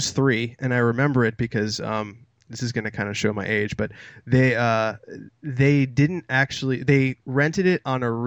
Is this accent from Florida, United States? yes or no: yes; Florida, United States; because growing up in Florida, I didn't really see snow for a really long time